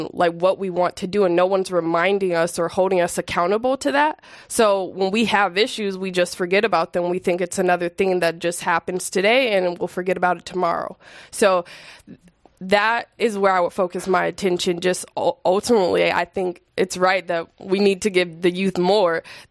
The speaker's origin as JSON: {"language": "English", "town": "San Francisco", "region": "California", "country": "United States", "tie": "born or raised there", "said": "Honestly, I feel like growing up in San Francisco, I was thankful to go to high school here, and that my parents went to school in San Francisco as well."}